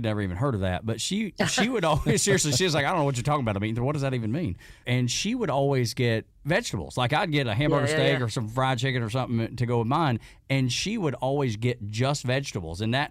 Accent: Dalton, Georgia, United States; In my hometown of Dalton, Georgia, is the Wink Theater

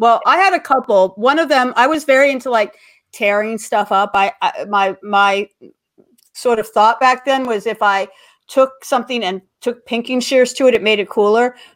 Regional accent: Los Angeles, California, United States; I grew up in Los Angeles, as a lot of people know.

